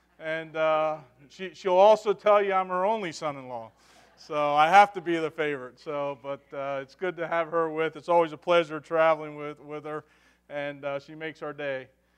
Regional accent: Pennsylvania, United States; We are from Pennsylvania. We're born and raised in Pennsylvania, up in Lebanon County.

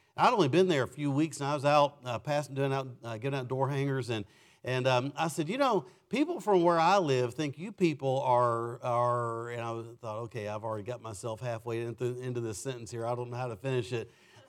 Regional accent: Kentucky, United States; So, no, I'm not from New Hampshire. I grew up in Western Kentucky, okay? I grew up I call myself a hillbilly, but there are no hills in Western Kentucky.

